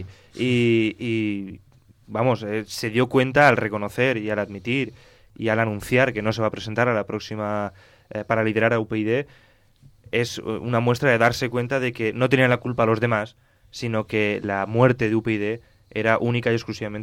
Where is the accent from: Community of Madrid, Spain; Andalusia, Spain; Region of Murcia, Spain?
Region of Murcia, Spain; en mi pueblo murciano es aplicable